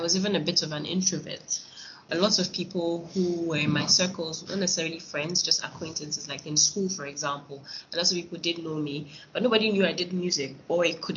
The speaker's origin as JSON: {"language": "English", "country": "Nigeria", "tie": "born or raised there", "lives_now": "Ghana", "said": "I was born and raised in Nigeria. I've experienced a lot in Nigeria, and then I moved to Ghana, and I've been here for quite a while."}